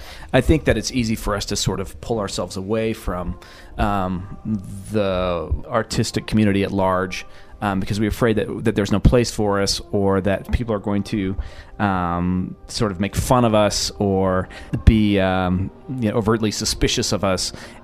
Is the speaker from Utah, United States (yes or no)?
yes; Utah, United States; It's hard to hide it with me when I say I'm from Utah and I say I have five kids.